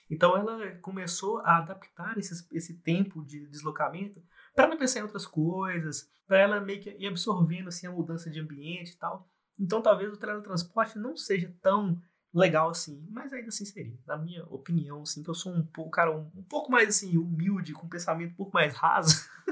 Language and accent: Portuguese; Patos de Minas, Minas Gerais, Brazil; also born or lived in Montes Claros; Saímos de Montes Claros e fomos morar no Triângulo Mineiro, em Patos de Minas. E lá eu passei dos meus 7 até os meus 12, eu acho, alguma coisa assim.